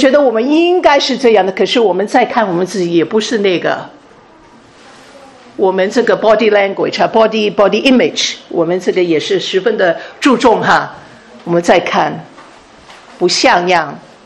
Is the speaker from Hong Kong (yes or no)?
yes; Hong Kong; 我这样的人，我是从香港来的